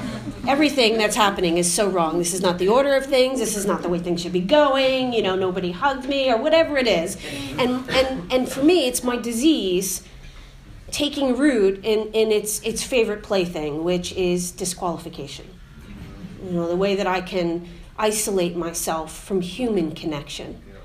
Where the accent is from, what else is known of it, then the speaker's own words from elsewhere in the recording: United States; I'm American, so I could stand up at any time.